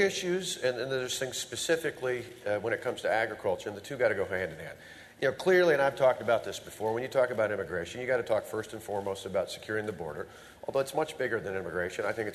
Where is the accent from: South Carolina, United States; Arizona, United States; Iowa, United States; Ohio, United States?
Iowa, United States; Plainfield; also born or lived in Colorado Springs; In 1970, my family moved. I was born in Colorado Springs. My dad was a preacher there, but his first big church, well, not big church, but his first full church was in Plainfield, which is just north of Waverly